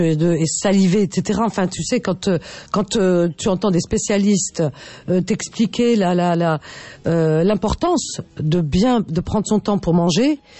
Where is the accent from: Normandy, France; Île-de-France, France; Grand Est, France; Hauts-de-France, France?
Île-de-France, France; Paris; parce que je suis une Parisienne. Donc, comme toute Parisienne qui se respecte, j'ai des excès.